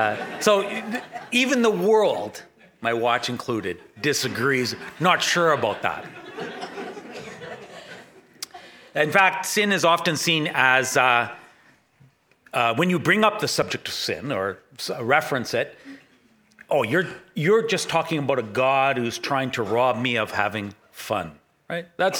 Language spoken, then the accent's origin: English; Winnipeg, Manitoba, Canada; I love these sunny days because they do remind me of Winnipeg and growing up in Winnipeg.